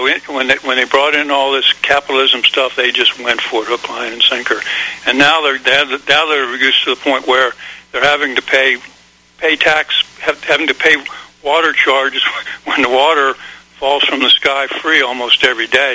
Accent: United States; And, you know, I'm American, and I felt like I wanted

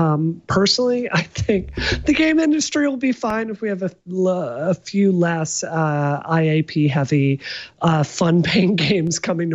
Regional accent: Mississippi, United States; I come from Mississippi, and there's a kind of undercurrent that people from the Deep South are dumb, which is not true.

